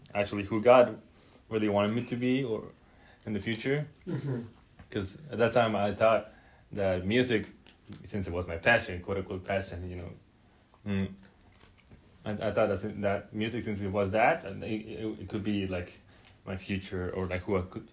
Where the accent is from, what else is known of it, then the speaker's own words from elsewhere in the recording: Mexico; also born or lived in California, United States; Yeah, I'm originally from Mexico.